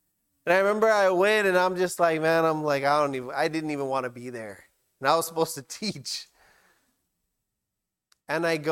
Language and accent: English; California, United States; now in Oregon, United States; I'm not originally from Oregon. I used to live in California. Don't hate me. Don't judge me.